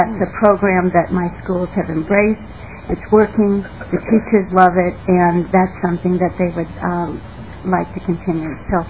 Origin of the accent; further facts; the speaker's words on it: Minnesota, United States; freshman this year, and I'm from the Lake Minnetonka area.